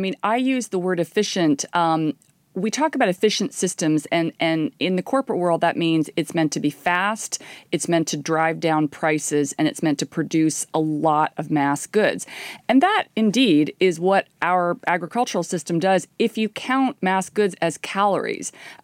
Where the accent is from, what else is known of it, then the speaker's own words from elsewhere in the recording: Indiana, United States; that's a crop I know well because I grew up in Indiana. My first job was actually dedasseling corn.